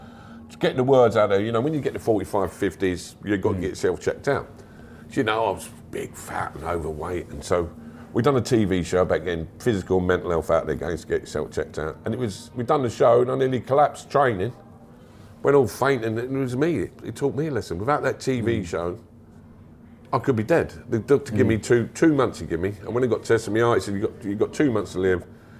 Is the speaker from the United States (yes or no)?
no; Ireland; I'm an Irishman.